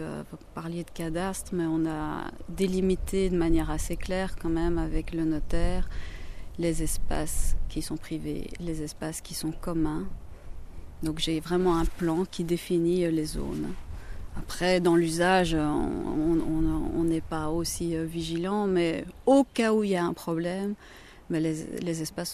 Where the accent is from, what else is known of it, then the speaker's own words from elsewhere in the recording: Belgium; Et ça, c'est inimaginable chez nous en Belgique de tout voir.